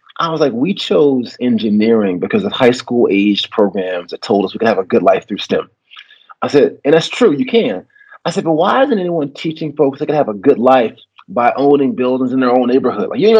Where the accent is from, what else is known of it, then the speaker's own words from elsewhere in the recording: Memphis, Tennessee, United States; And then we went to my hometown, Memphis, to do it with a big REIT with 25 students